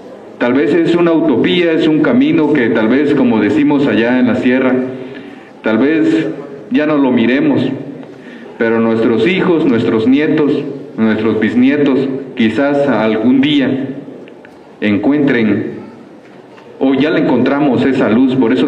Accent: Motocintla, Chiapas, Mexico; que de por sí aquí en Chiapas venimos de Motocintla, Chiapas, México.

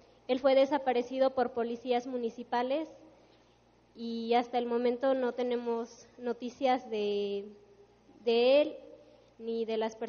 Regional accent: Hidalgo, Mexico; pertenezco a la región centro, vengo del estado de Hidalgo

